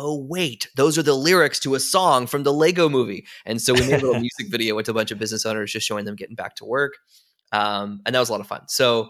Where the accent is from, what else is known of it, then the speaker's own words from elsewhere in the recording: Tennessee, United States; I mean, I grew up in Tennessee, from Tennessee.